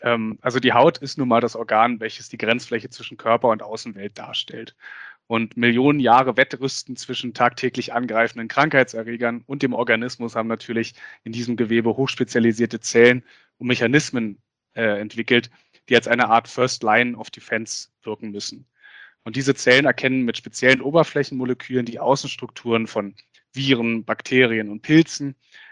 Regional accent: Germany; now in Vienna, Austria; Das stimmt, ja.

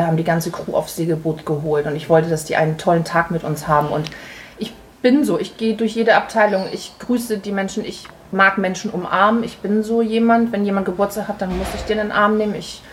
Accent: Germany; ich bin in der DDR aufgewachsen unter sehr strengen Regeln, muss ich sagen.

